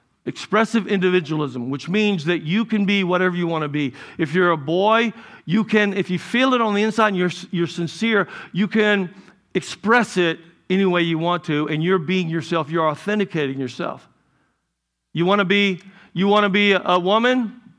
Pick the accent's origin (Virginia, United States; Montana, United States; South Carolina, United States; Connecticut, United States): South Carolina, United States; When I was a kid, I grew up in South Carolina.